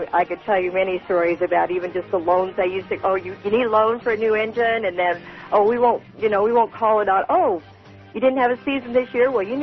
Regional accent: Charleston, Oregon, United States; I'm from Charleston, which is one of the last real fishing villages here in Oregon

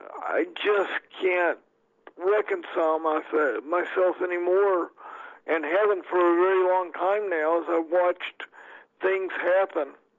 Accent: the South, United States; growing up in the South, you went through this too. You got to get up on Sunday and go to church and go to church on Wednesday night.

